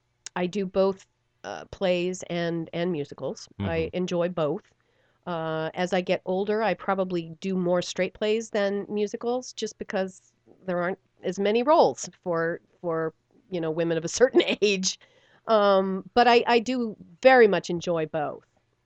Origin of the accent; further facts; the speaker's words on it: Lake Tahoe, California, United States; I grew up in Lake Tahoe in California, and there wasn't a whole lot of professional theater that went on there.